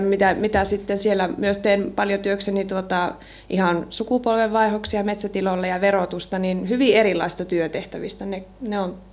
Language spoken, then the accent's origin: Finnish; Hyrynsalmi, Kainuu, Finland; minä olen Hyrynsalmelta kotoisin